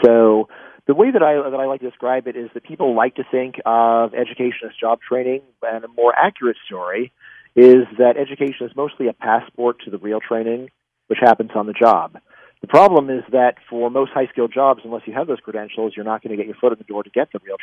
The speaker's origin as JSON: {"language": "English", "region": "Virginia", "country": "United States", "tie": "born or raised there", "said": "That's, University of Virginia in my home state."}